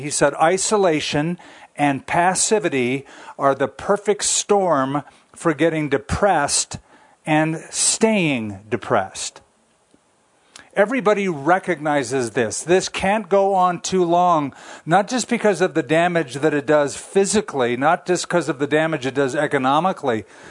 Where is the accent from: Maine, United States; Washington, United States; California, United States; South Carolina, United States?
California, United States; I heard about in California, my home state, how the governor is shutting down the beaches in Orange County because in places like where I used to live, Huntington Beach, people are just flocking to the beach.